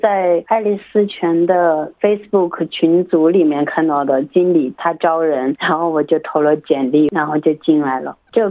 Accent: Chongqing, China; now in Australia; 我来自重庆，来澳洲现在已经有3年了。我现在是在爱丽丝泉附近开车2个小时距离的一个土著民社区，叫做 La Ramba 的一个小镇，

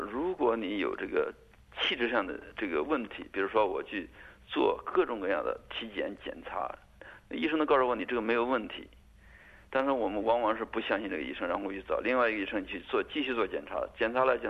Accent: China; 我们中国人

